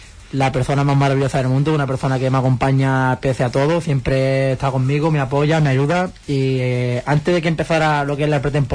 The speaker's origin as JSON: {"language": "Spanish", "town": "Huelva", "region": "Andalusia", "country": "Spain", "said": "somos de Huelva, de la ciudad"}